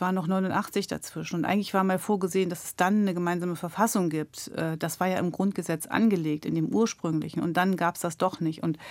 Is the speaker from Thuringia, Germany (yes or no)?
yes; Gotha, Thuringia, Germany; accent: Thuringian; Ja, Thüringisch klingt da, wo ich herkomme, aus Gotha. Wir sind ja sozusagen Sachsen-Coburg-Gotha. Wir reden ein bisschen Sächsisch und ich habe mir das mit 16 tatsächlich abgewöhnt.